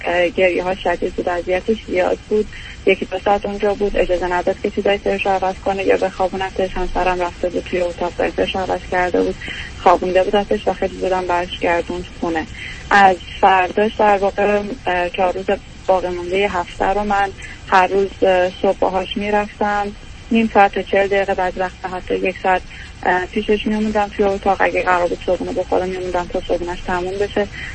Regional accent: Iran; now in Canada; چون از ایران مهاجرت کردیم کانادا

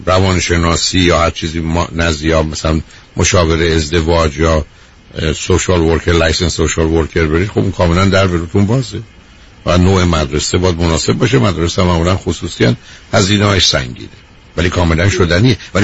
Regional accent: Iran; moved away as an adult; من و شمایی که تو ایران بزرگ شدیم

